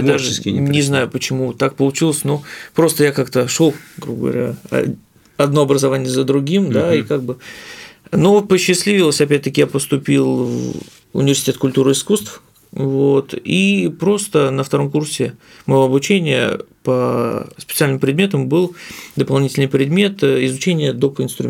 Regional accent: Klin, Moscow Oblast, Russia; так как я родом из Клина, Московской области

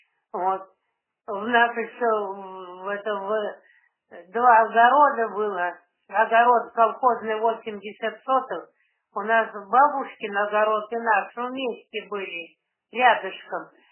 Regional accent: Pushkari, Novosibirsk Oblast, Russia; born there; Я родилась в Новосибирской области, Ордынский район, село Пушкари.

